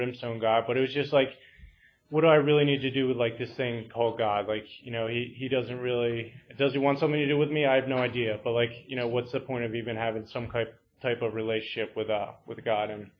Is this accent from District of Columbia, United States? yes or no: no; Wallingford, Pennsylvania, United States; And so I grew up in Wallingford, Pennsylvania, which is right by Media. I always say I'm from Media because no one ever heard of Wallingford.